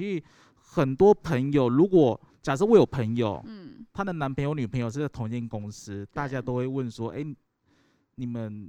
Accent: Taiwan; 等于是因为我是台湾人冒险泛滥的精神，我喜欢赌。

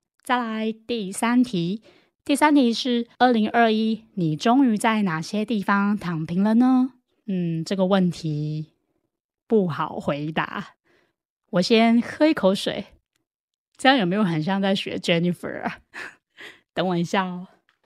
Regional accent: Taiwan; 我也很感恩我是台湾人

